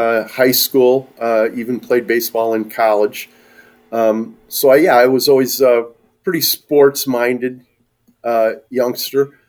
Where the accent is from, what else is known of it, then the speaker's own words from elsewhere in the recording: Chicago, Illinois, United States; I grew up in Chicago, went to Catholic grade school there